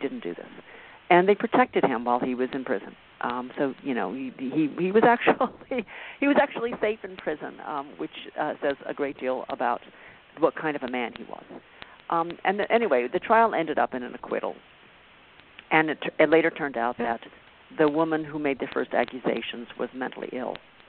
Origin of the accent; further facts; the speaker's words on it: San Diego, California, United States; And it has to do with something that was in my hometown. I grew up in San Diego.